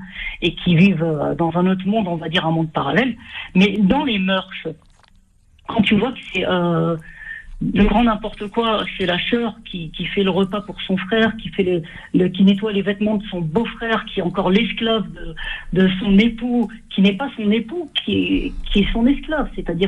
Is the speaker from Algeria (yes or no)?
yes; Algeria; par rapport à l'Algérie, parce que je suis algérien